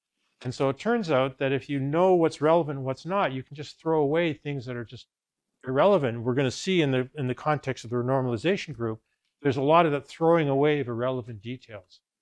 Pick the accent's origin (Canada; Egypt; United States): Canada; Because now I get a chance to show that I'm Canadian by putting the U there.